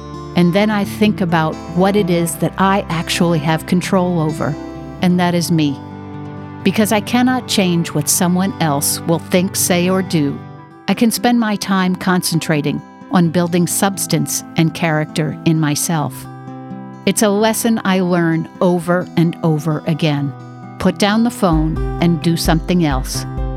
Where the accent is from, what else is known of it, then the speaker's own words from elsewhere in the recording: Manhattan, New York, United States; I remember growing up in Manhattan, wishing that I could be more out in nature.